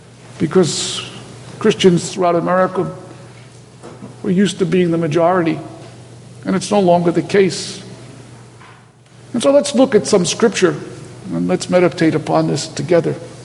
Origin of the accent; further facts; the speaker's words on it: New York City, New York, United States; accent: New York; Maybe you detect the New York accent. I'm from New York City originally.